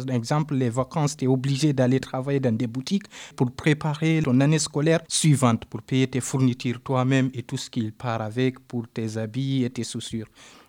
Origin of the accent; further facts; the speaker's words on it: Conakry, Guinea; moi, je suis né à Conakry et grandi dans une commune qu'on appelle Ratoma. Et cette commune, c'est une commune de la banlieue où il y a beaucoup de violence.